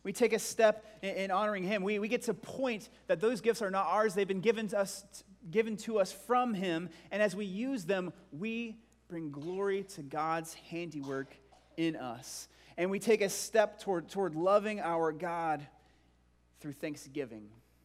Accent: Bend, Oregon, United States; I can think of a time when I was in high school, and I grew up in Bend, Oregon, and my church there was moving from one location to another.

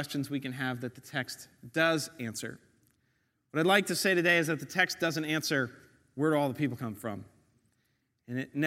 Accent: New York, United States; When we look at city, we go, okay, New York, right? I'm a New Yorker.

